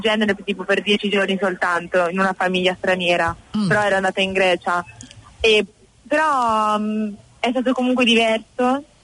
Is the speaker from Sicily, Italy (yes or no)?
no; Ancona, Marche, Italy; Di Ancona, nel centro Italia.